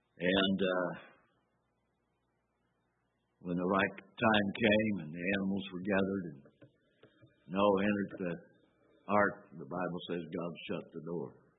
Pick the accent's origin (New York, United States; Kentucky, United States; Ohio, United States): Kentucky, United States; and to know I come from Kentucky, it was drinking moonshine is what it was.